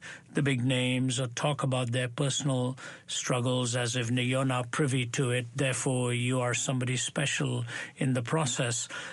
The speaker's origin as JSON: {"language": "English", "country": "India", "tie": "born or raised there", "said": "And, of course, growing up in India, the film industry is big"}